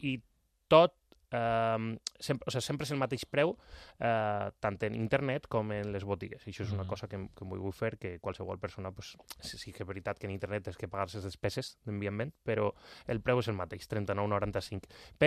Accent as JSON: {"language": "Catalan", "region": "Valencian Community", "country": "Spain", "said": "jo, per exemple, soc foraster i jo intento comunicar-me amb vosaltres en el millor mallorquí que puc. Soc valencià"}